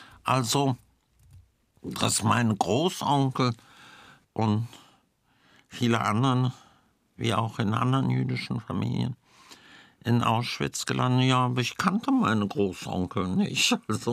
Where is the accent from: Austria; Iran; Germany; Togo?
Germany; Frankfurt, Hesse; born there; Ich bin ja nur zufällig in Frankfurt geboren.